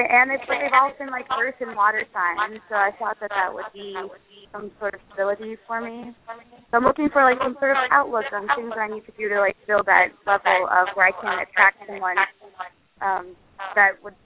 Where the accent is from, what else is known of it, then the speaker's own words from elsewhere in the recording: Pittsburgh, Pennsylvania, United States; I'm from Pittsburgh, Pennsylvania.